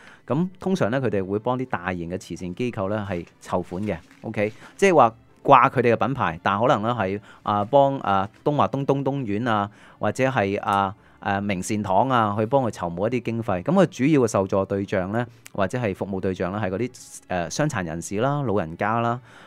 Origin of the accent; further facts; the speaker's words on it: Hong Kong; 我哋香港人